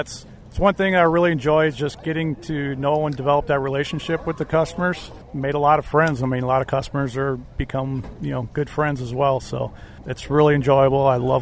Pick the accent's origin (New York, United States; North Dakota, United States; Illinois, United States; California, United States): Illinois, United States; Albers; I grew up in Albers, and my family had a farm equipment dealership, so I grew up around there, and plus we also farmed kind of on the side as well.